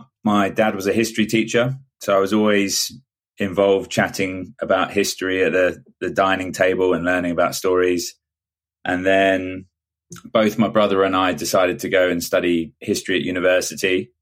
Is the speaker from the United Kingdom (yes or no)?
yes; South East England, United Kingdom; now in London, United Kingdom; I moved to London because I'm originally from Kent.